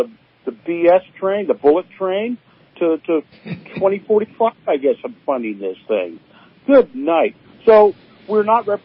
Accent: Napa, California, United States; I was raised in Napa Valley

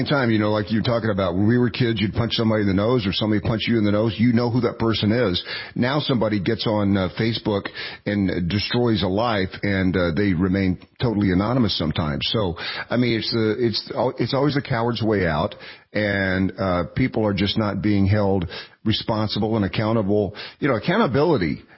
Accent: Knoxville, Tennessee, United States; I mean, I grew up in Knoxville, Tennessee, so I mean, everybody was your parent.

